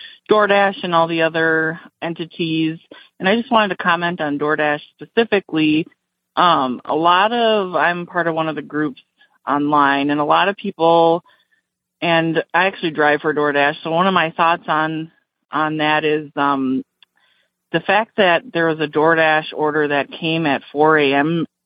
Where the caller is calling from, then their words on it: St. Paul, Minnesota, United States; I am from Minnesota, St. Paul, Minnesota.